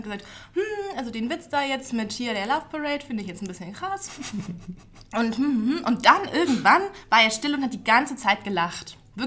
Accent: Nuremberg, Bavaria, Germany; now in Berlin, Germany; ich komme aus Nürnberg

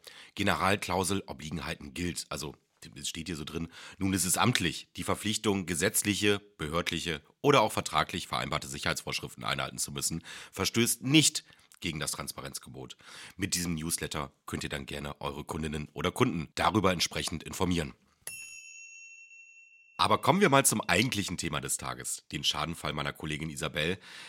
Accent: Bremen, Germany

